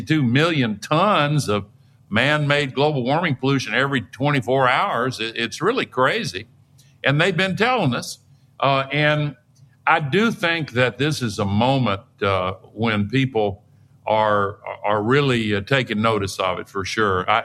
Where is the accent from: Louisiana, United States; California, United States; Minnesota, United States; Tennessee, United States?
Tennessee, United States; Howard Baker was one of the leaders in the Senate from my home state of Tennessee